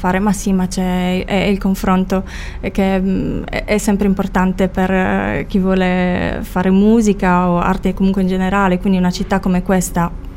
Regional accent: Sardinia, Italy; born there; also born or lived in London; chiaramente siamo nate qua in Sardegna, però abbiamo vissuto 13 anni molto molto intensi

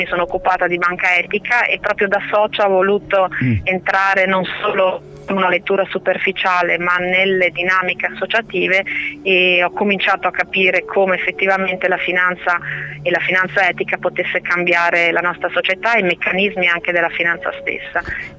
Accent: Udine, Friuli-Venezia Giulia, Italy; Ecco, io vengo dal Friuli, da Udine, quindi da una piccola regione

